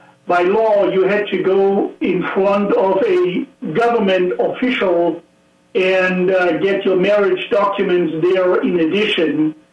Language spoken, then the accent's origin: English; East Germany, Germany; I grew up in East Germany.